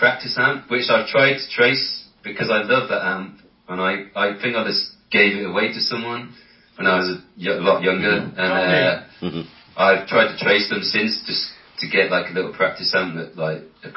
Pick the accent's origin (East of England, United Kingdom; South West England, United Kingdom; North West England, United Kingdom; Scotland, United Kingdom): North West England, United Kingdom; Manchester; born there; where I was born in Manchester.